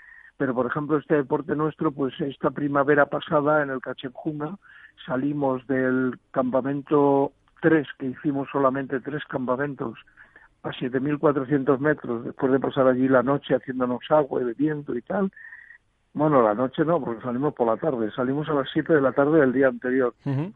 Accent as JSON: {"language": "Spanish", "town": "Ávila", "region": "Castile and León", "country": "Spain", "tie": "born there", "said": "yo nací en Ávila, que todavía tengo familia en Ávila, que he pasado, no he vivido mucho tiempo, pero luego he pasado muchas temporadas allí con mis tías de niño, en los veranos"}